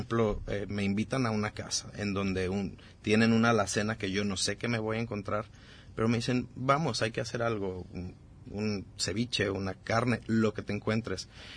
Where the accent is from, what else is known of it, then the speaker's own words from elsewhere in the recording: Zapotlanejo, Jalisco, Mexico; also born or lived in Cancún / Playa del Carmen; now in Puerto Vallarta, Mexico; Yo soy originario de Zapotlanejo, Jalisco. Salí de ahí buscando la vida en el mar. Me fui primero a Cancún, Playa del Carmen, terminé acá en Puerto Vallarta.